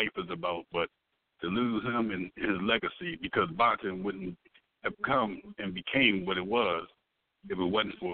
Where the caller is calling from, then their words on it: Baltimore, Maryland, United States; I'm calling from Baltimore.